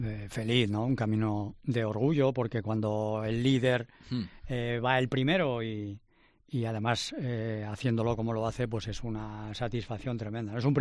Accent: Zaragoza, Aragon, Spain; cómo somos los zaragozanos.

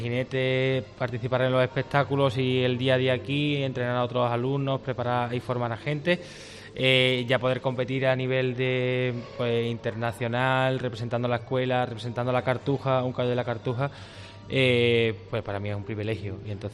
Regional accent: Córdoba, Andalusia, Spain; now in Jerez de la Frontera, Spain; yo no soy de aquí de Jerez porque yo soy de Córdoba. Llevo aquí 14 años desde que me vine de allí de casa para formarme como jinete

